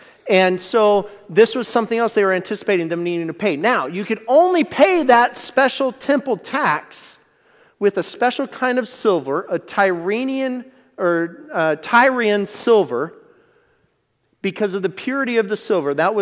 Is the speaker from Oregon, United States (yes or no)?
yes; Monmouth, Oregon, United States; growing up in Monmouth, I always knew if there was a home game in Corvallis, don't even try to get out on the highway.